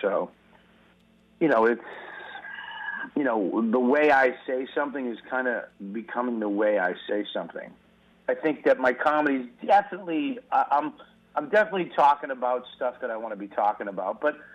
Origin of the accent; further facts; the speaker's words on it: Boston, Massachusetts, United States; accent: Boston mixed with New York; You can tell where I come from because of my crappy Boston accent mixed with some high-bred New York accent.